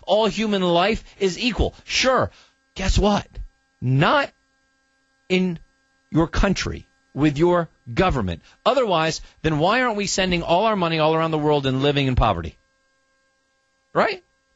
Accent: United States; simply because I'm an American.

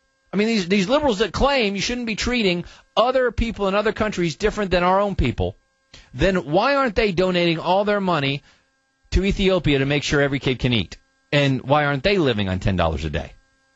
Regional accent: United States; simply because I'm an American.

